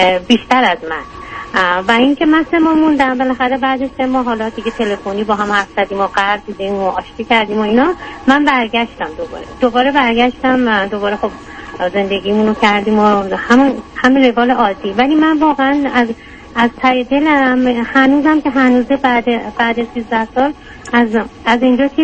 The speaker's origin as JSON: {"language": "Persian", "country": "Iran", "moved": "as an adult", "said": "ما از ایران با هم اومدیم بیرون."}